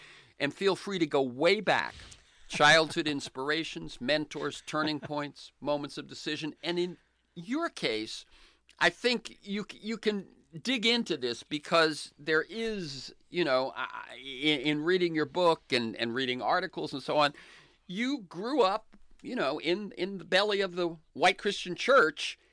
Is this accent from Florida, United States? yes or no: yes; Florida, United States; also born or lived in Massachusetts; although born in Massachusetts, I grew up in Florida, Catholic